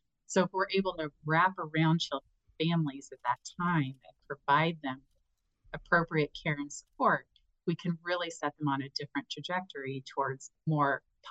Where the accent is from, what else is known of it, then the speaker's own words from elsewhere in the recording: Midwest, United States; whereas in my day and age, we did tornado drills. I'm from the Midwest as well.